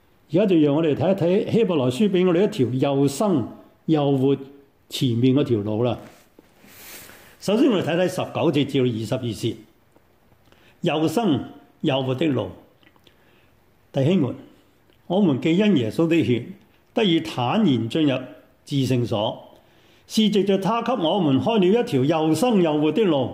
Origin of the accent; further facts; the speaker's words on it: China; 我们中国人很怀旧，重视经验传统